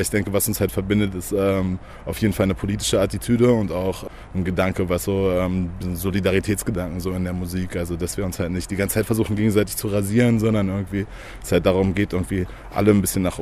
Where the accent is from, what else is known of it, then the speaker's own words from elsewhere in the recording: Texas, United States; ich bin in Texas aufgewachsen, das ist natürlich irgendwie eine Sache für sich.